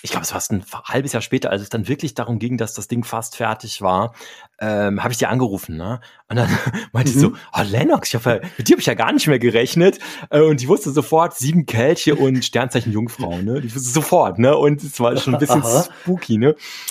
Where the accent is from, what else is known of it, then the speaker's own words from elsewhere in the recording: Essen, North Rhine-Westphalia, Germany; born there; ich bin ja in Essen geboren.